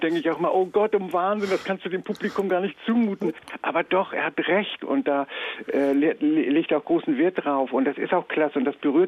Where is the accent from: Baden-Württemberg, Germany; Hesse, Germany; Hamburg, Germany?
Hamburg, Germany; Und ich als Hamburger Flachländer bin in Travemünde gestartet und Richtung Süden gelaufen.